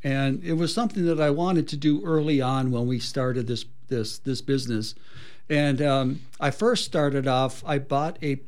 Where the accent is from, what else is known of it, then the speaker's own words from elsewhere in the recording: Ishpeming, Michigan, United States; because I grew up, my hometown had a ski jumping tournament in Ishpeming